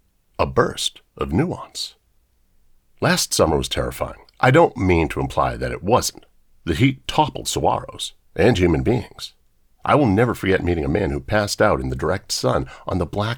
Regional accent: Phoenix, Arizona, United States; Phoenix deserves credit for its better angels. Not long ago, I was asked to make a cake that represented my hometown. I considered my options. We live in a place with extreme heat and extreme politics.

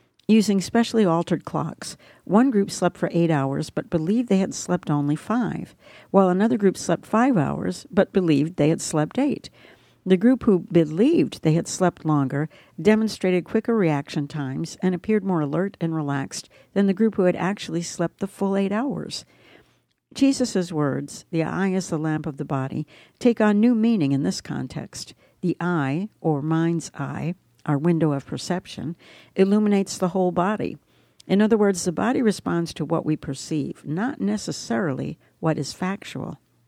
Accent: Oregon, United States; In my home state of Oregon lives a little butterfly called the Fender's Blue.

